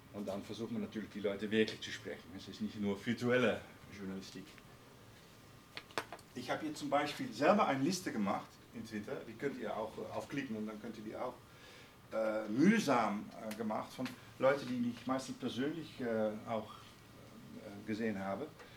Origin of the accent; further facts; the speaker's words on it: Netherlands; Und ich wollte als Holländer mal sehen